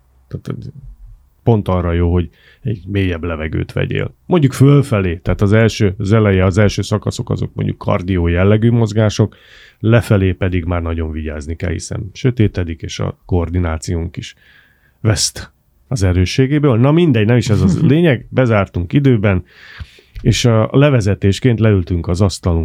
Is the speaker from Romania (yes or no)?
no; Hungary; próbáljunk tényleg elvonatkoztatni attól, hogy magyarok vagyunk, és nálunk a vízilabda az szent.